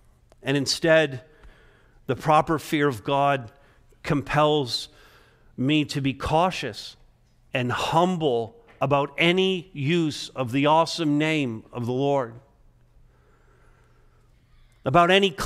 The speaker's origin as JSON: {"language": "English", "region": "Quebec", "country": "Canada", "tie": "born or raised there", "said": "because I grew up in Quebec, borrowing French swears when the English ones wouldn't"}